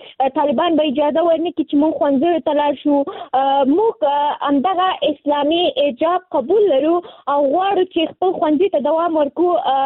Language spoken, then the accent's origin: Pashto; Nangarhar, Afghanistan; now in Kabul, Afghanistan; ما د ننګرهار د ولایت نه فعلاً په کابل کې ژوند کوم، او زه هم د نهم ټولګي زده کوونکی یم